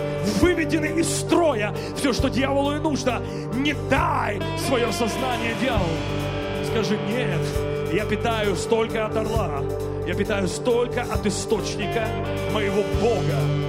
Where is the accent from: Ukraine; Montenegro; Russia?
Ukraine; born there; Опять же, я родился на Украине, ты никуда не денешься, оно внутри.